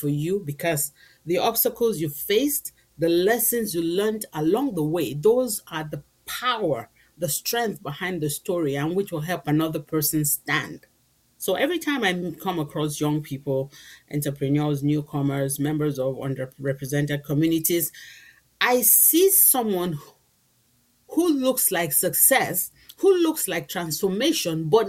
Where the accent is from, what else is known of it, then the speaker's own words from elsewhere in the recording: Nigeria; I remember growing up in Nigeria